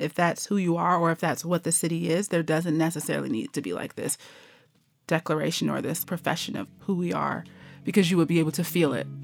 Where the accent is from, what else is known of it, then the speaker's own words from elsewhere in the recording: Detroit, Michigan, United States; I mean, I have one woman because I grew up in Detroit, Michigan.